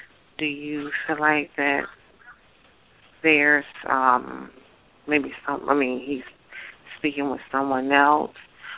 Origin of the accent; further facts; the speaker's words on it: Virginia, United States; and I'm from Virginia.